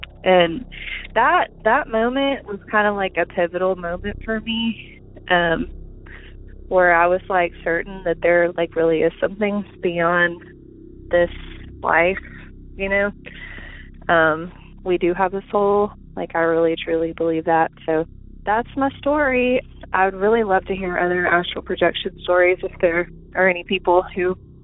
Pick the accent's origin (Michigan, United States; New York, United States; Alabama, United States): Alabama, United States; I'm from Alabama.